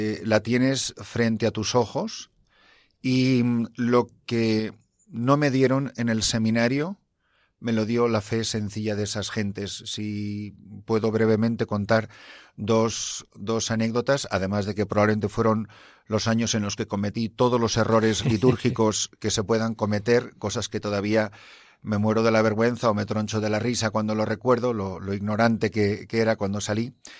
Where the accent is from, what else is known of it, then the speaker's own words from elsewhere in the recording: Madrid, Community of Madrid, Spain; also born or lived in London, United Kingdom; se casaron en España, fueron a vivir a Londres, allí nacimos los tres hermanos, soy el mayor de los tres, y en el año 64 vinimos a vivir a Madrid por motivos de trabajo de mi padre y ya nos quedamos aquí para siempre.